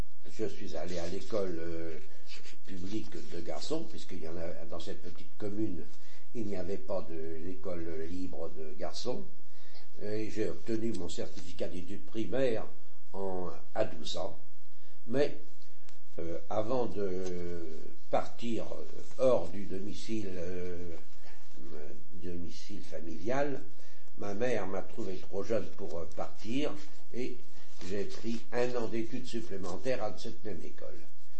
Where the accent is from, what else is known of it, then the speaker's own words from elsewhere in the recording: Le Cellier, Pays de la Loire, France; Je suis originaire du Cellier.